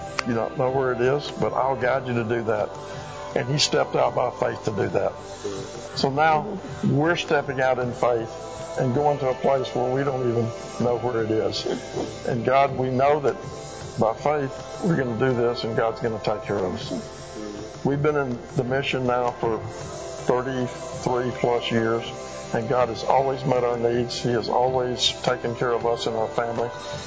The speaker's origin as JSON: {"language": "English", "town": "Montgomery", "region": "Alabama", "country": "United States", "said": "We came from Montgomery, Alabama, where I was in a family business with my dad, and we did that for 11 years."}